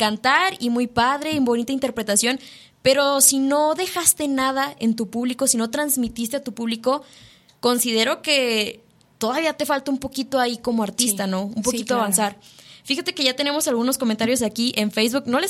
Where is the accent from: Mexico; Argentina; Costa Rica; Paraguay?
Argentina; Yo soy argentina y estamos en la radio.